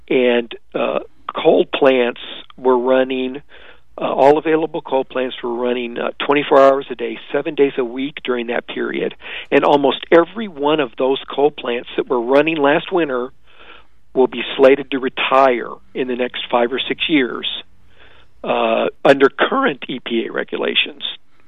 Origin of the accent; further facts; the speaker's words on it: Missouri, United States; in my home state of Missouri